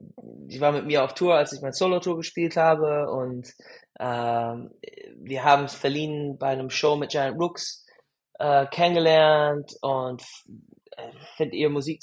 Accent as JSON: {"language": "German", "town": "Tacoma", "region": "Washington", "country": "United States", "tie": "born or raised there", "also_born_or_lived": "Portland", "moved": "as an adult", "lives_now": "Germany", "said": "Also da komme ich her, aus dem Nordwesten. Also ich komme da, bin in Tacoma geboren und bin sehr nah, also sehr unweit von Tacoma aufgewachsen. Deswegen, bis ich 18 war, war ich da, dann bin ich nach Portland gezogen und danach Deutschland."}